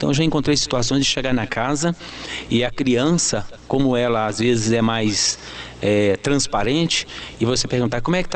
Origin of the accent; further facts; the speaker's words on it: Minas Gerais, Brazil; somos mineiro, mineiro tradicional mesmo. Então recebemos o convite, fomos de Belo Horizonte para Vitória